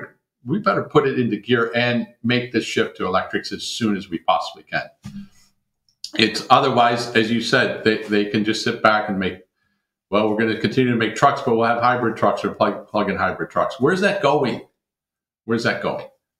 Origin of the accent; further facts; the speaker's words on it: Detroit, Michigan, United States; No, in particular, as a Detroiter, this is really hard for me to look at my hometown and those companies there and come to terms with the fact.